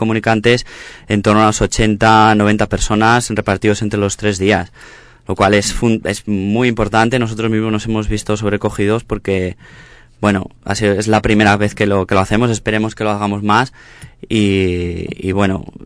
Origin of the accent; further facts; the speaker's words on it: Zamora, Castile and León, Spain; now in Madrid, Spain; somos zamoranos, somos paisanos